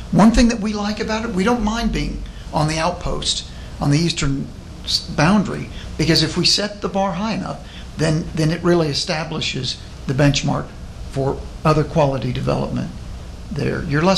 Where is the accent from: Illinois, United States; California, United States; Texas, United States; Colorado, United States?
Texas, United States; born there; I was born in Texas. I don't know where else anyone would want to consider retiring.